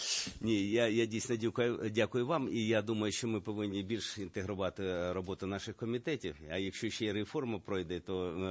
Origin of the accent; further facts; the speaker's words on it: Kherson, Kherson Oblast, Ukraine; Я з Херсона, ви знаєте, я там живу з 57-го року. Я не змінював місця свого життя